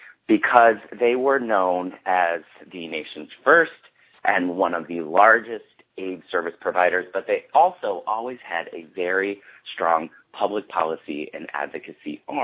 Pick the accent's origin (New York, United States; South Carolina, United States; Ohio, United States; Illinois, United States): Ohio, United States; That is my hometown. I used to go to Cedar Point in the summertime. We had season passes as kids once I was a teenager.